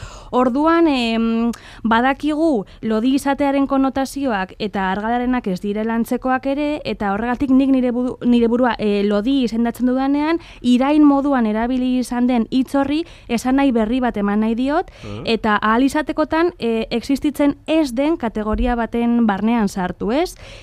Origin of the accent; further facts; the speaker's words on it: Bilbao, Basque Country, Spain; bilbotarra naiz, ez dakit, deskribapena nahiko, ba, simplea